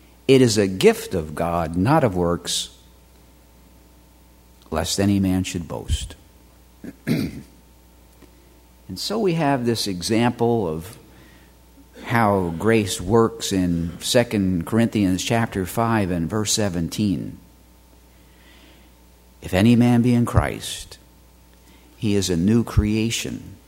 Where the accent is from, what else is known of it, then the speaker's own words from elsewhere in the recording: New York City, New York, United States; Years ago, when I was just a child growing up in New York City